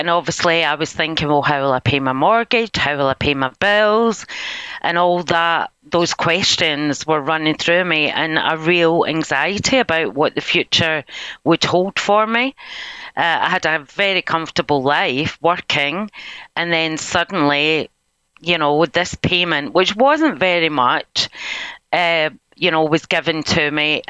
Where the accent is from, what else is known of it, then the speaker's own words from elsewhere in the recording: Scotland, United Kingdom; now in England; I grew up in Scotland, but I currently live in England, southeast of England, by the coast.